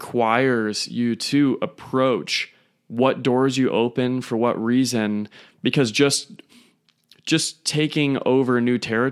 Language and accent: English; United States; And we, as American males, I feel like we have just been opening every door as if it was our house